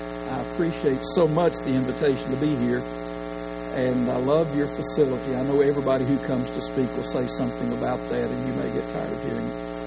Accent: Paris, Tennessee, United States; James from Paris, Tennessee, who was formerly from Henderson, Tennessee, was my preacher as I was growing up in Paris

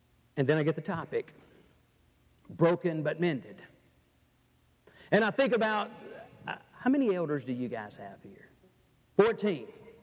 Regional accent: Batesville, Mississippi, United States; And I'm from Batesville, Mississippi, and this was about the pace of the song that we would sing.

